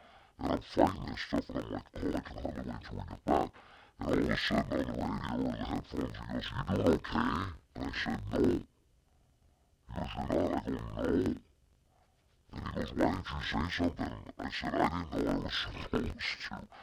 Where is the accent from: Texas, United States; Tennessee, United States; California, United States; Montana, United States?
Montana, United States; Great Falls; And I grew up in Great Falls, Montana, and this thing, the sonic booms above me.